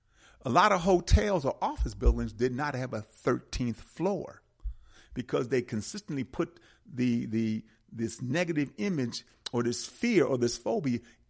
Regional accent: Milwaukee, Wisconsin, United States; But for us, and I mean for us as American Africans in our hood, particularly in Milwaukee, we called it Friday the 13th, Black Friday

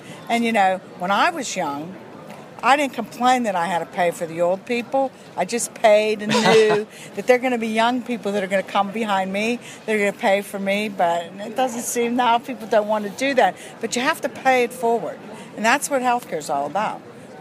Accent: Pennsylvania, United States; I'm from Pennsylvania, and in Pennsylvania, 100% of our Medicaid is managed and has been for a long time.

